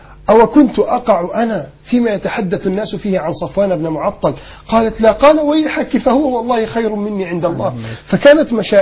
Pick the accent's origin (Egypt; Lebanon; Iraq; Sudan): Egypt; Alexandria, Alexandria Governorate; واللي كانوا عندنا في اسكندرية